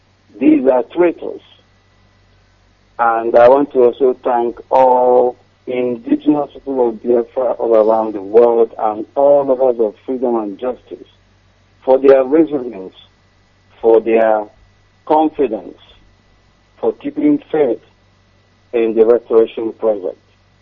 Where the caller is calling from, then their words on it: London, United Kingdom; I'm calling from London.